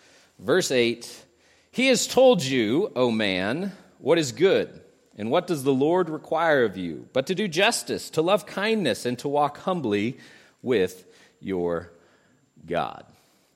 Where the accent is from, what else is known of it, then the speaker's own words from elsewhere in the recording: Idaho, United States; because I grew up in Idaho, that it probably peaked elsewhere about 20 years before that.